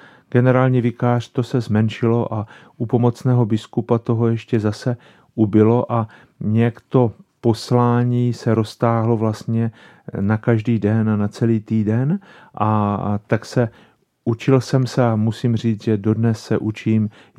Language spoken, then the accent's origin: Czech; Strání, Zlín Region, Czechia; se snažím vyjít na naši horu, která je nad mou rodnou obcí Strání, a je to Velká Javořina v Bílých Karpatech.